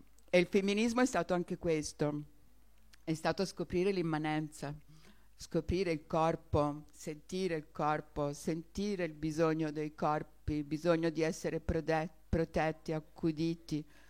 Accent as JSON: {"language": "Italian", "country": "Cuba", "second_language": "Italian", "lives_now": "Italy", "said": "che ha cambiato tanti significati nell'arco del tempo nel mio paese, che è Cuba in questo caso"}